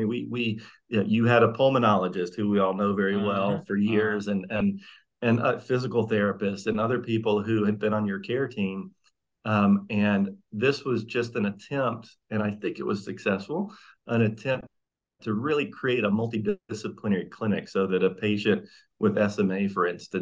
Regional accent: Mississippi, United States; I'm from Mississippi. So I went to medical school at the University of Mississippi and then did a pediatrics residency there

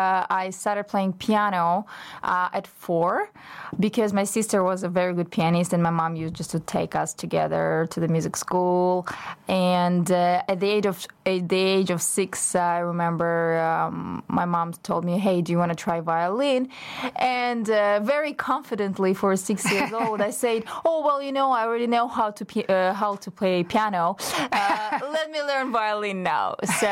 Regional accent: Russia; now in Canada; I was born and raised in Russia, so it was my, let's say, home country, even though I never felt at home there.

